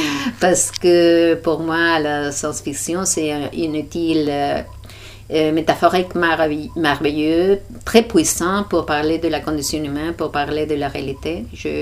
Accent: Community of Madrid, Spain; French is a second language; Je suis espagnole, je vis à Madrid, je suis aussi journaliste.

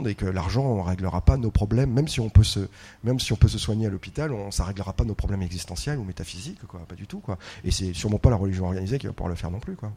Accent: Marseille, Provence-Alpes-Côte d'Azur, France; Moi je suis marseillaise, donc à Marseille, quand on est petite, on nous fait réciter la main sur le cœur.

